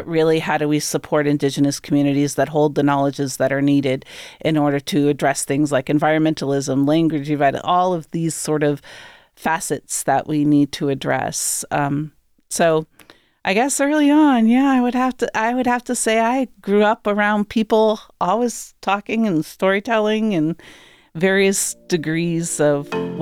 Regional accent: Maine, United States; I grew up in Northern Maine, primarily with that side of my family.

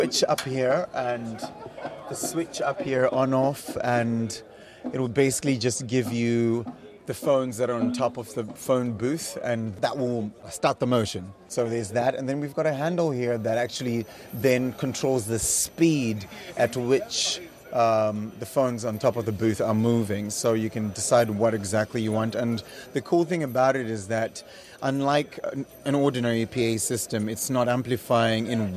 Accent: Zimbabwe; and I'm from Zimbabwe.

